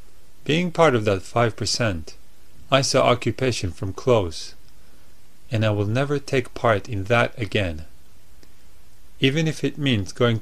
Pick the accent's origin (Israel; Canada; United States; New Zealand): Israel; One part of the debt is simply growing up in Israel.